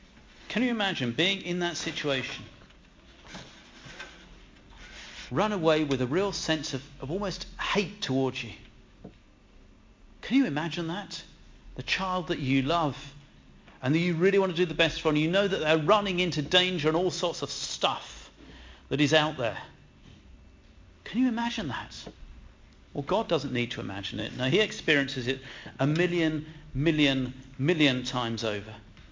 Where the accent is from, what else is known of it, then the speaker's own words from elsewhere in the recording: United Kingdom; Maybe that's a bit touchy-feely. We're British, sorry.